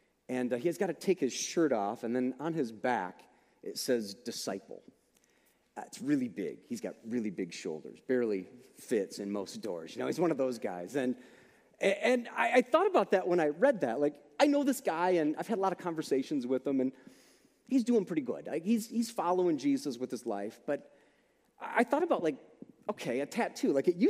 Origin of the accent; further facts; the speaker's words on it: United States; growing up in America and feeling like things are kind of easy for us Christians